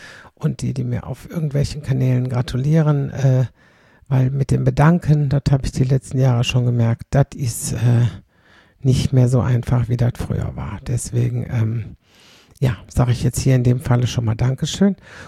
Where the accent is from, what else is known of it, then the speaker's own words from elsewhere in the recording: Kleve, North Rhine-Westphalia, Germany; ich bin aus Kleve.